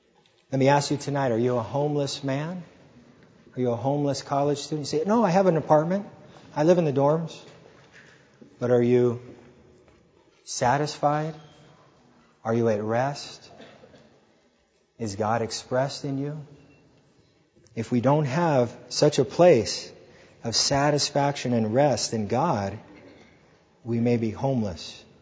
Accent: California, United States; I grew up in Orange County.

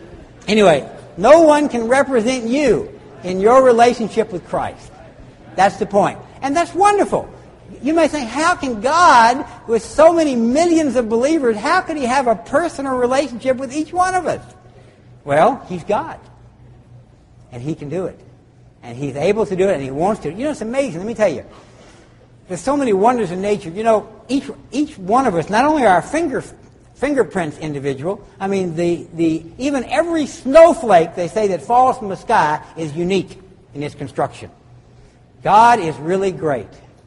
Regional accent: Louisiana, United States; You know, in the Civil War, I come from Louisiana. My relatives were, from that part of the country.

